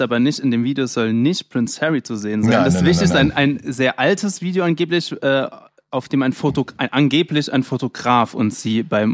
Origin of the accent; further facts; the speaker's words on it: Rhineland-Palatinate, Germany; Ich komme aus Rheinland-Pfalz übrigens.